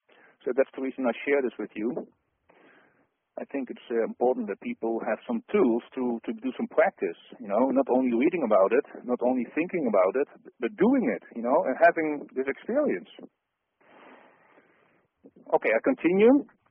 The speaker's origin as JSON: {"language": "English", "country": "Netherlands", "second_language": "English", "said": "Sorry for my bad English sometimes. I'm from the Netherlands"}